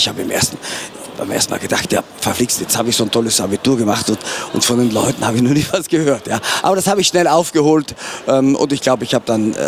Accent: Trentino-Alto Adige, Italy; moved away as an adult; Ja, nein, für mich nicht, das war ja meine Heimat.

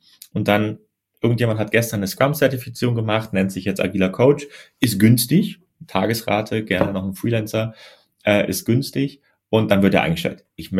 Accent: Germany; ich komme ja aus Deutschland

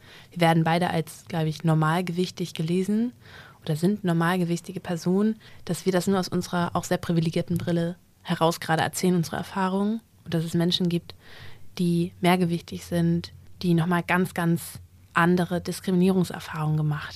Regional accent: Northern Germany, Germany; ich komme aus dem Norden und ich komme aus so Handballgefilden

